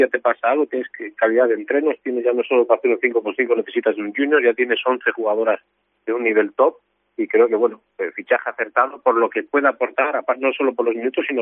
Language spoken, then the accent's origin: Spanish; Castile and León, Spain; pues el equipo del Bierzo de mi tierra, pues está todavía conjuntándose, acaba de empezar.